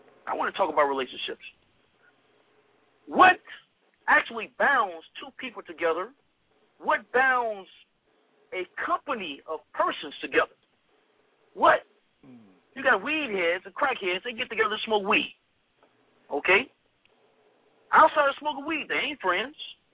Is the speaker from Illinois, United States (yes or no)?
yes; Chicago, Illinois, United States; also born or lived in Mississippi; now in Jackson, United States; I'm in Jackson, Mississippi right now, which is my original home. I'm from Chicago. This is my original home, Mississippi.